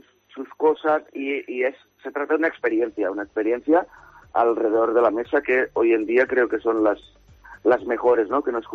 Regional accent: El Perelló, Catalonia, Spain; Esta tarde tengo un tardeo que no va a ser, que serán unas tapitas en un local de mi pueblo del Perelló de Tarragona

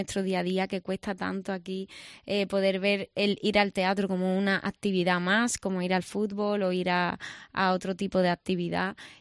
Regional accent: Seville, Andalusia, Spain; yo soy sevillana.

